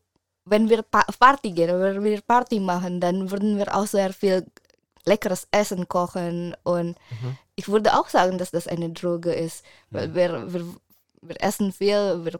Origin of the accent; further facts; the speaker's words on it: Indonesia; German is a second language; Also ich komme ja aus Indonesien